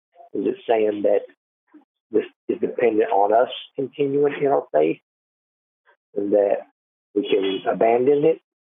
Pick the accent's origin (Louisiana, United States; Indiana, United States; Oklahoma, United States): Oklahoma, United States; I'm from Oklahoma.